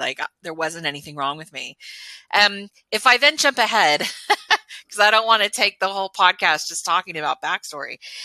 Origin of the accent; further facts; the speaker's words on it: Texas, United States; I was born and raised in Texas in the United States, and I am I'm an only child of two well-educated, white, Catholic, upper middle class parents.